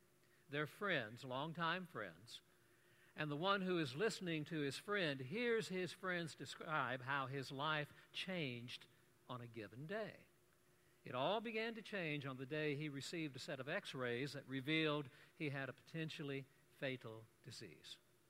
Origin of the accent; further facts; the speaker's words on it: Nashville, Tennessee, United States; Growing up in the Nashville area, you either had to love it or you had to flee it